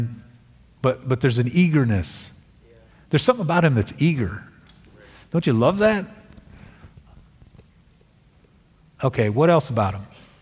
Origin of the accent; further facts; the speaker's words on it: Chicago, Illinois, United States; Yeah, I'm from Chicago.